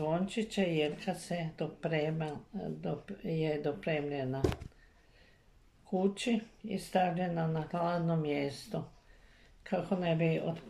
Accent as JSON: {"language": "Croatian", "town": "Petrijanec", "region": "Varaždin County", "country": "Croatia", "tie": "born or raised there", "said": "Rođena sam i odrasla u Petrijancu prije 76 godina."}